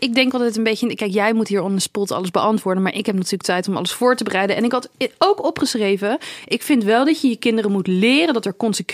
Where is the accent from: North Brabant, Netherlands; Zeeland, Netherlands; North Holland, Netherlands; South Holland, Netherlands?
South Holland, Netherlands; Dordrecht; born there; now in Rotterdam, Netherlands; Nou, in Dordrecht, waar ik geboren ben, heb ik alles al gedaan wat er is.